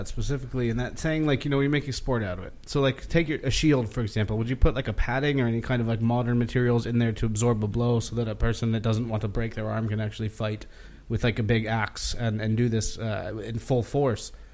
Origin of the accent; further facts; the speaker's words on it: United States; I'm American, I know about